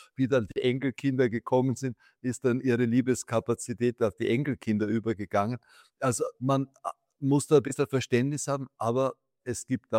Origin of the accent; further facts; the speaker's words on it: Austria; Ich bin ja doch ein Österreicher